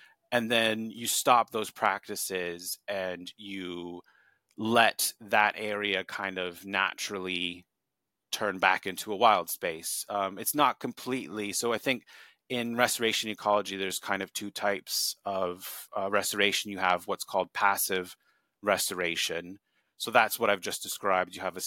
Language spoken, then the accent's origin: English; Washington, District of Columbia, United States; I'm from America, Washington, D.C. We've got a great zoo there, Smithsonian Zoo.